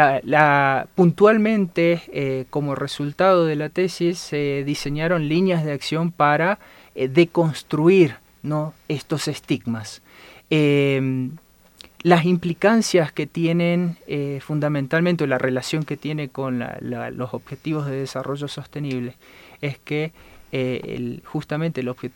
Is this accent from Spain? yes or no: no; Argentina; la investigación fue desarrollada en una ciudad del norte de Argentina. Como verán, soy argentino.